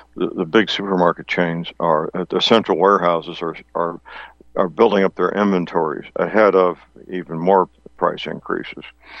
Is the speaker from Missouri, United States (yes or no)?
yes; St. Louis, Missouri, United States; I know my hometown, St. Louis, I could drive through there in the middle of the day and see no car on a major street